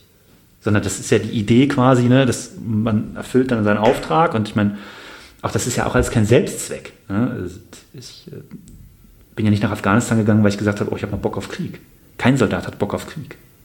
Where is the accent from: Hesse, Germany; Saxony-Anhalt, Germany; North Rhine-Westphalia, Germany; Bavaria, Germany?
North Rhine-Westphalia, Germany; Bonn; ich komme aus Bonn